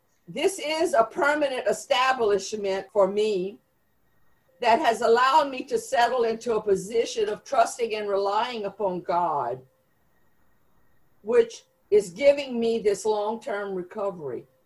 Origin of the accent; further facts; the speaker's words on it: Louisiana, United States; accent: Cajun; I will describe in my own language, in my own Cajun accent, with this South Louisiana drawl, from my own point of view